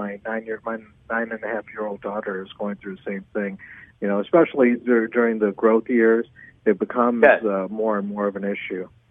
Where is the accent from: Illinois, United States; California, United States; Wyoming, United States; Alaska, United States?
Illinois, United States; Gurnee; I grew up in Gurnee, in the far north suburbs, and then we found our way to the Joliet area. We currently live in Naperville